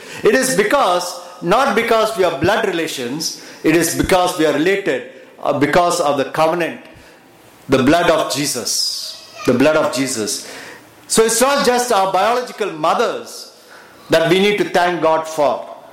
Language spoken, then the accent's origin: English; Pune, Maharashtra, India; I come from Pune, where we have a very good culture of going ahead even when there is a red light.